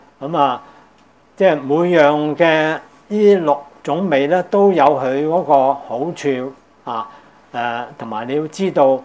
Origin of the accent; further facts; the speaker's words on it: China; 即係我哋中國人啊，不時不食啊